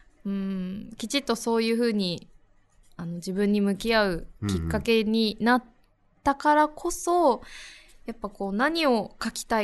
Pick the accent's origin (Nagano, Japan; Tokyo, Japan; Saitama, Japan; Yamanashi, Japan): Tokyo, Japan; also born or lived in Kanagawa / Fukuoka; 神奈川で生まれて福岡と東京で育った